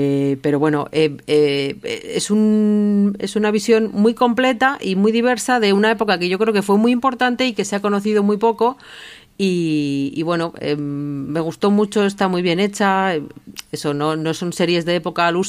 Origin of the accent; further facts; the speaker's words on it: Basque Country, Spain; yo como vasca